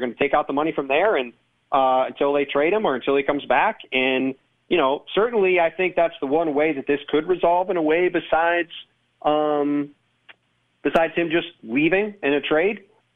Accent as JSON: {"language": "English", "region": "New York", "country": "United States", "tie": "born or raised there", "said": "I mean, I grew up near Buffalo, right?"}